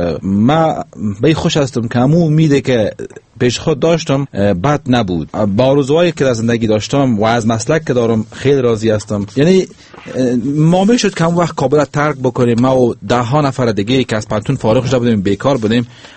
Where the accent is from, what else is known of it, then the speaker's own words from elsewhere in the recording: Afghanistan; به عنوان یک افغان